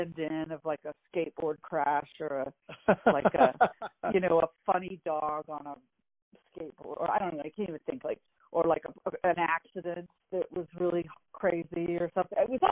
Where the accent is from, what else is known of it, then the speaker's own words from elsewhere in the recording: Tyler, Texas, United States; I am. I grew up in Texas and my family is still there. My mom is in Tyler still.